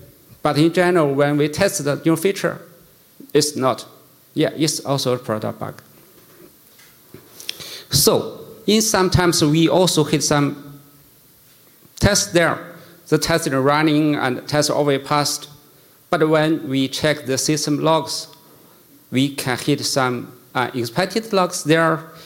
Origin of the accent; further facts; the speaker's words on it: Beijing, China; English is a second language; I'm from Beijing, China.